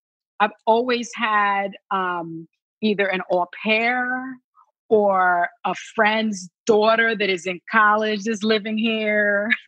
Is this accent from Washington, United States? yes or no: no; Bronx, New York, United States; And I grew up in the South Bronx. I grew up in the projects, and project people watch